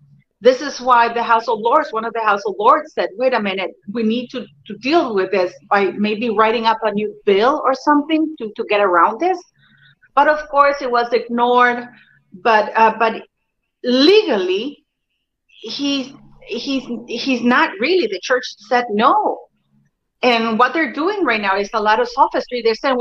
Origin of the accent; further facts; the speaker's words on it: Canada; I'm Canadian, second or third, how do you call it, generation